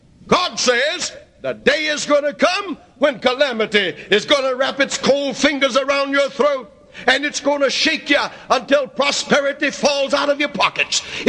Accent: the South, United States; born there; I was born in the South.

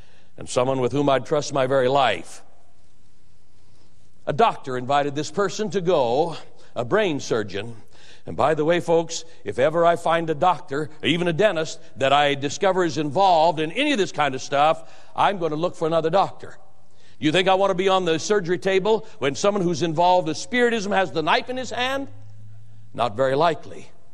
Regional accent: Boise, Idaho, United States; Now, there came to my hometown, Boise, Idaho, about 5 years ago

